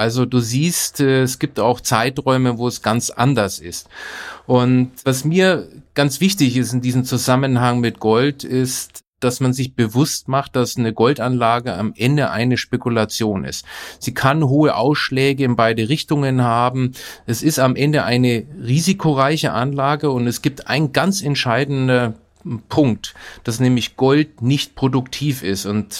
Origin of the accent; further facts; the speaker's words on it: Nuremberg, Bavaria, Germany; Ich bin ja in Nürnberg aufgewachsen